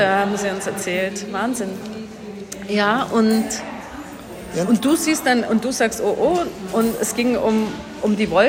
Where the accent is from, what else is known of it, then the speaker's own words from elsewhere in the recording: Germany; weil Inn ist jetzt für mich als Deutsche halt auch irgendwie, den kennt man halt.